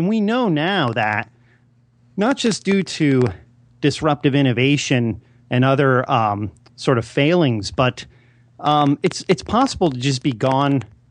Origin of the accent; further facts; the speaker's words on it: Philadelphia, Pennsylvania, United States; also born or lived in New York; I grew up, I grew up in Philadelphia, but I lived in New York for a majority of my life.